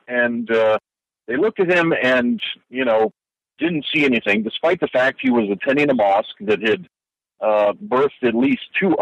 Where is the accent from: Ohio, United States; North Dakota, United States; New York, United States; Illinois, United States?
Ohio, United States; Columbus; really how I got into this was moving back to Ohio, to my hometown, and come to find out that Columbus had become a bit of a hotspot